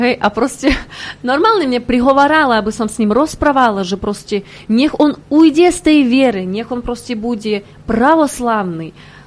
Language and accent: Slovak; Russia; Slovak is a second language; now in Slovakia; som povedala, že nie som Ukrajinka, proste som Ruska a rozumiem všetko, čo mi rozprávate.